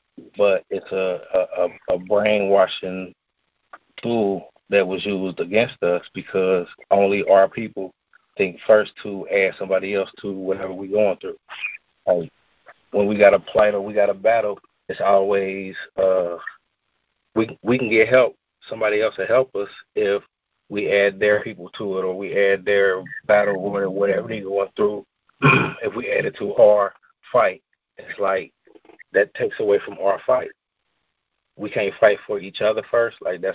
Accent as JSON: {"language": "English", "town": "Cincinnati", "region": "Ohio", "country": "United States", "lives_now": "Houston, United States", "said": "Like, I'm from Cincinnati, but I am right now in Pasadena, Houston, Texas."}